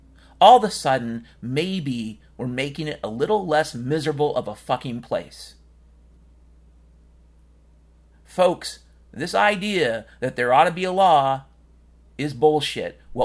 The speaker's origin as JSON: {"language": "English", "region": "Washington", "country": "United States", "tie": "born or raised there", "said": "I grew up in Washington State. Yeah, it's true. I went to school in Seattle"}